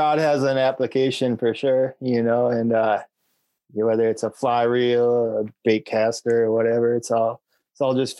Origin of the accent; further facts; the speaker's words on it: Minnesota, United States; But I grew up in Minnesota, and as soon as I caught like my first 5-pound bass, I was a bass fisherman.